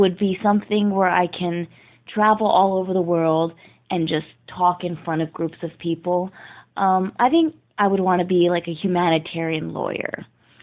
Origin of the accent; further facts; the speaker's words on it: El Paso, Texas, United States; now in Ohio, United States; I'm originally from El Paso, Texas.